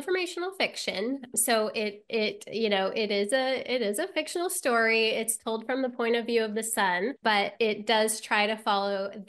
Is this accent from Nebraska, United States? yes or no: yes; Nebraska, United States; it came through my hometown. And I have to be honest with you, and maybe some of your readers are like, or your listeners are like this, you know, I'd seen in the newspaper, it's going to be a big deal. People are going to come. And I lived in rural Nebraska.